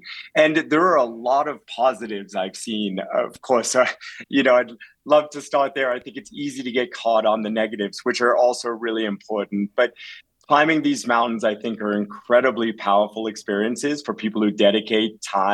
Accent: New England, United States; I moved to the United States when I was 6 years old and was growing up in New England.

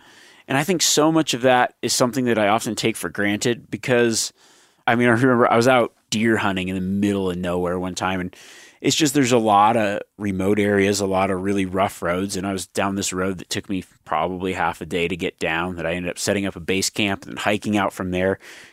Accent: Nevada, United States; especially growing up in Nevada.

